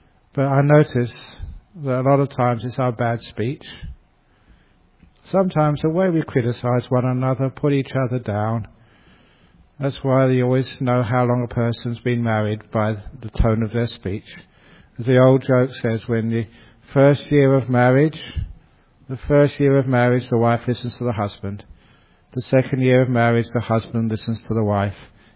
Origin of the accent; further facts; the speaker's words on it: Australia; I'm from Australia. I'm a Buddhist monk.